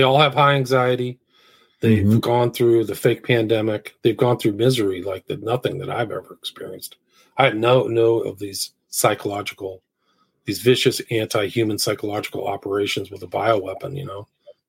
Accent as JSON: {"language": "English", "town": "San Francisco", "region": "California", "country": "United States", "tie": "born or raised there", "said": "Like, I grew up in San Francisco, and it's like, I think there's that book, San Francisco."}